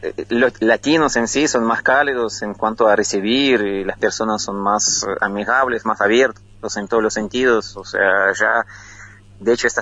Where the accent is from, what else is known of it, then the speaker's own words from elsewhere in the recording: Ukraine; moved away as an adult; now in Argentina; cuando me vine de Ucrania, sí, yo soy de Ucrania, nací allá, estudié allá, me recibí allá y bueno, fui a probar la suerte, como se dice, a otro lugar, fui para Argentina